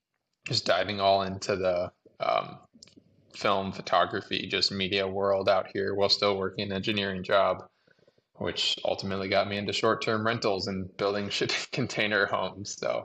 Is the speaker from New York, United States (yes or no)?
no; Chicago, Illinois, United States; also born or lived in Michigan, United States; I grew up in the Chicagoland area, went to school in Michigan, went to engineering school in Michigan.